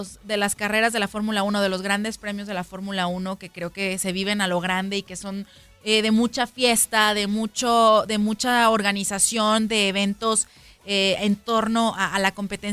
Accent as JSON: {"language": "Spanish", "town": "Guadalajara", "region": "Jalisco", "country": "Mexico", "said": "así somos los tapatíos."}